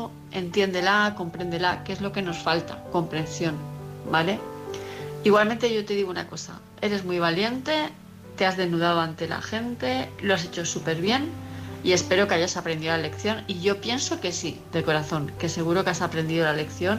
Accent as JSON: {"language": "Spanish", "town": "Palma", "region": "Balearic Islands", "country": "Spain", "said": "de Palma de Mallorca."}